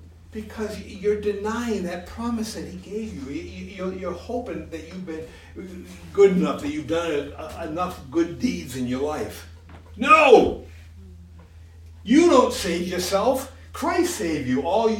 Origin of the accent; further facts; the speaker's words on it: Massachusetts, United States; born there; I'm born in Massachusetts. I'm just an American far, far, far away from Israel.